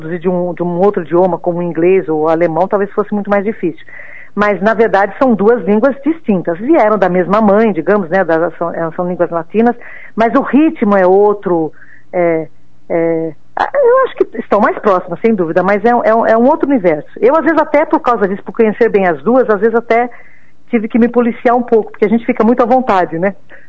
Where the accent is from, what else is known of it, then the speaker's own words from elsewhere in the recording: Sicily, Italy; first language Italian; Portuguese is a second language; A minha primeira língua foi a italiana, mas o dialeto siciliano, mas sempre a Itália, então o ritmo siciliano eu conheço bem.